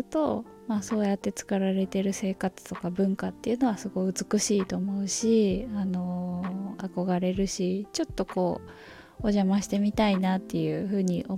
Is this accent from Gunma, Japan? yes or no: no; Kyoto, Japan; now in Tokyo, Japan; なんか私は京都のその田舎の方の出身なんですけど